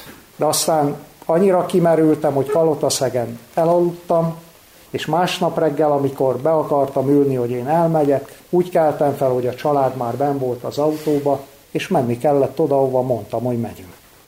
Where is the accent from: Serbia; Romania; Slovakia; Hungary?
Romania; Cluj County; kalotaszegi magyar faluból származom. Kicsi koromba, fiatal koromba templomba jártam.